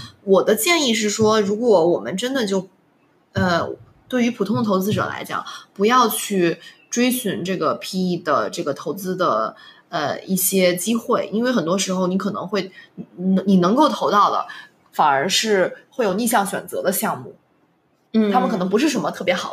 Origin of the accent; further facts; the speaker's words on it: China; now in United States; 我觉得作为我们中国人当然是买过房子啦。